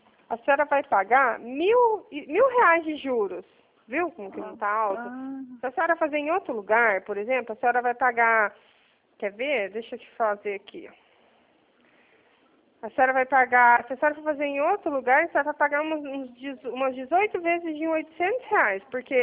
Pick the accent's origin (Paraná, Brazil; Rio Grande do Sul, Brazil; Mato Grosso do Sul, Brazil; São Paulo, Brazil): Paraná, Brazil; Toledo; Sou aqui de Toledo, Paraná.